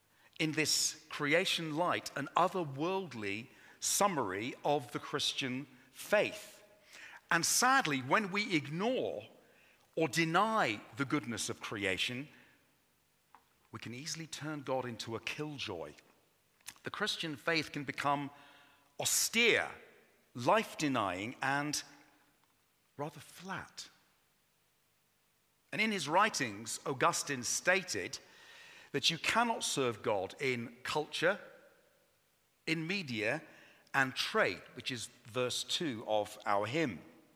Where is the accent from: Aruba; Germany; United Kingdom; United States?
United Kingdom; Northwood, London; I remember as a young boy, growing up in Northwood in Middlesex